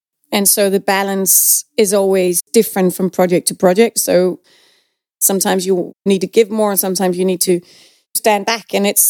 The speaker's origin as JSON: {"language": "English", "country": "Denmark", "second_language": "English", "said": "I'm a Dane from Denmark in Scandinavia, but I know about theater"}